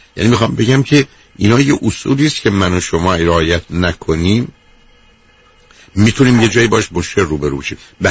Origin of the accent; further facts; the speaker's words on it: Iran; من و شما به عنوان یه ایرانی